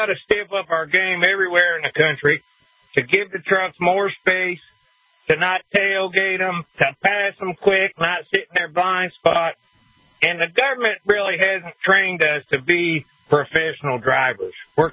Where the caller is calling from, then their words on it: Deep South, United States; Well, gentlemen, I'm in the South, Deep South.